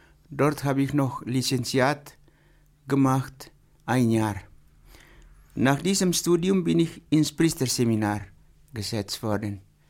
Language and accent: German; East Nusa Tenggara, Indonesia; German is a second language; moved away as an adult; also born or lived in Germany; Ich bin auf der Insel Flores geboren, habe mein Priestergymnasium auch auf Flores gemacht und nachher noch mein Theologie- und Philosophiestudium auch auf Flores gemacht.